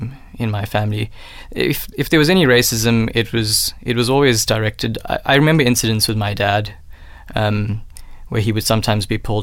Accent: India; But because I'm Indian, we have very large families.

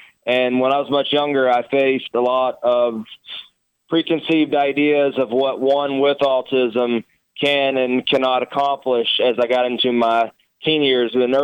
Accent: Hiram, Georgia, United States; In fact, I played one successful year of youth baseball in my hometown of Hiram, Georgia.

